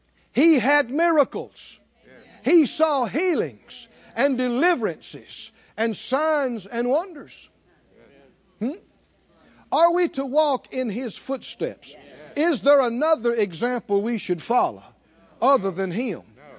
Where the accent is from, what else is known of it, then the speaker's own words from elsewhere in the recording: the South, United States; You know, we grew up in the South and in the woods and nature